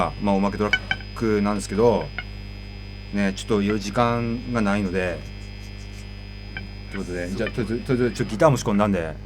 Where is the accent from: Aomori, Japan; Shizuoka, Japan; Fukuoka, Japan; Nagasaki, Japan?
Aomori, Japan; Hirosaki; まあ弘前っていうところの出身なので